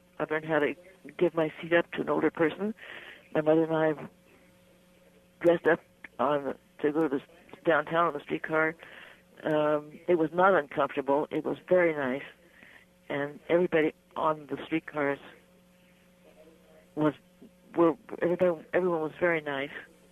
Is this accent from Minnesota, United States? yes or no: no; Kansas City, Missouri, United States; Well, I grew up in Kansas City from the time I was a kid in grade school to well into college using the streetcars.